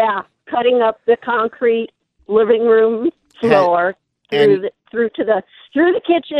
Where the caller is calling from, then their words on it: Sahuarita, Arizona, United States